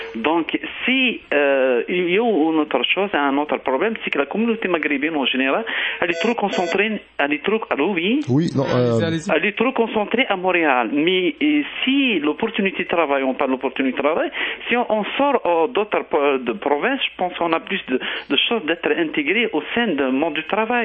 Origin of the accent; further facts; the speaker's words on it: Algeria; on parle beaucoup des Algériens en tant que je suis algérienne